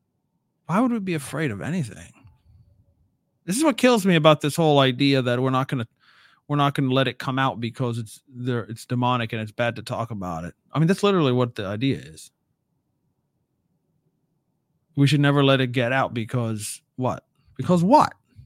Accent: United States; just being an American on this, I am an American. I consider myself patriotic. I kind of like it here.

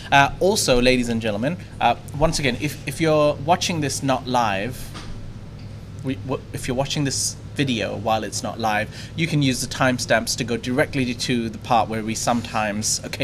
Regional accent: India; now in Thailand; I travel back to India as a tourist, even though I'm a Indian national. I live in Thailand. My life is here.

